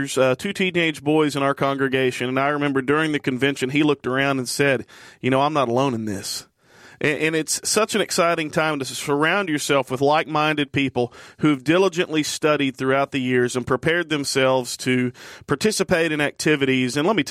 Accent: Arkansas, United States; I can't do math. I'm from Arkansas.

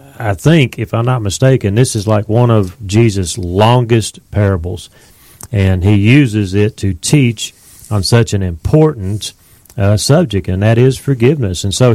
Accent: Nashville, Tennessee, United States; I remember as a adolescent or whatever, growing up in Nashville

